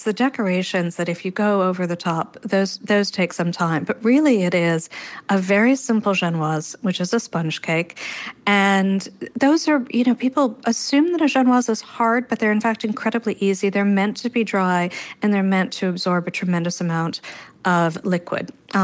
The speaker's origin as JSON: {"language": "English", "town": "Paris", "region": "Île-de-France", "country": "France", "tie": "born or raised there", "said": "I grew up in France. I grew up in Paris and for much of my life."}